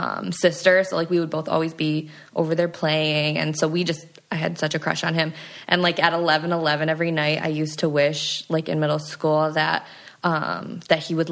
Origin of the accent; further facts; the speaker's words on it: Houghton Lake, Michigan, United States; Yeah, he's from my hometown.